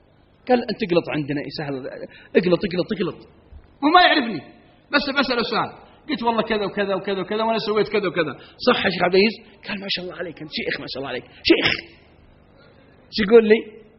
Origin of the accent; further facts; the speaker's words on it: Hejaz, Saudi Arabia; أنا من أهل الحجاز وجاي بضاعة